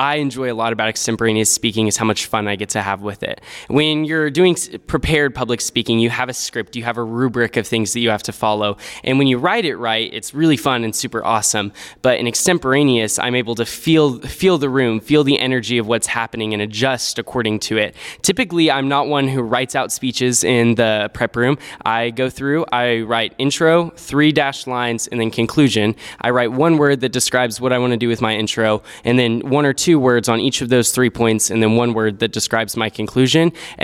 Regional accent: Texas, United States; especially in my home state of Texas, where we're over the national rate of food insecurity in families.

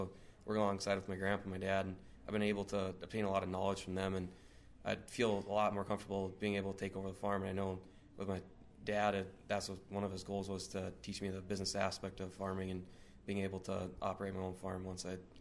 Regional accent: Barton, North Dakota, United States; I'm from Barton, North Dakota, a member of the Rugby FFA chapter in Rugby, North Dakota.

